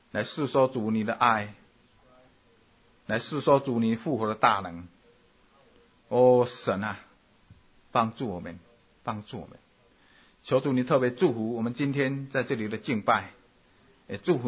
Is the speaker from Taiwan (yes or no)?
yes; Taiwan; now in United States; 我刚刚从台湾来到美国的时候